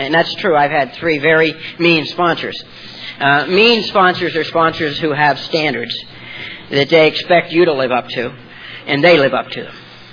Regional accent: Martins Ferry, Ohio, United States; born there; And I was born in Ohio, on the Ohio River, a small town called Martins Ferry.

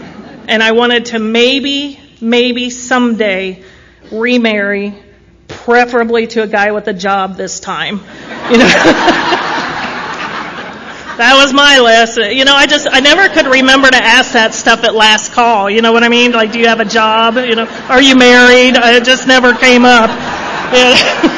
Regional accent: Ohio, United States; also born or lived in California; I did not want to be from Ohio. I was born in California. By the time I was six, I knew I was born in California, and I was very annoyed that they had moved to Ohio.

